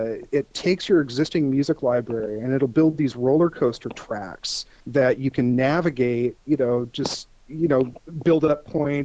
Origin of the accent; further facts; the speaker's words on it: Seattle, Washington, United States; Well, I am from Seattle.